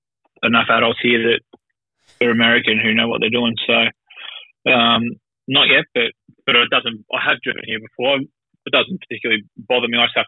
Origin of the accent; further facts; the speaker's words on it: Australia; people figure out that I'm Australian